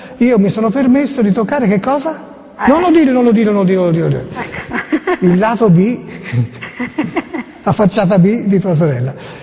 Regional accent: Florence, Tuscany, Italy; E io sono fiorentino, al di là che molti fiorentini si dimostrano tali solamente per via della loro squadra.

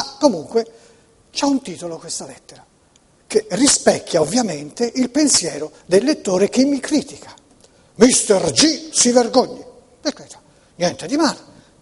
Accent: Florence, Tuscany, Italy; siccome io sono fiorentino, ovviamente sarà un termine fiorentino

